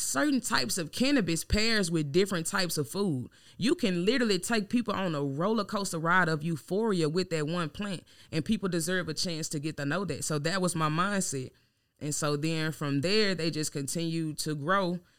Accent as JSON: {"language": "English", "region": "Louisiana", "country": "United States", "said": "Okay, so I'm from Louisiana for sure."}